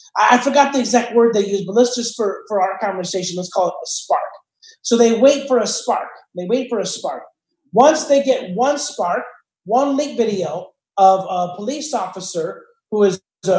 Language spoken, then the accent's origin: English; Chicago, Illinois, United States; I grew up in Chicago in an interracial area, the north side of Chicago, by Irving Park and Bernard.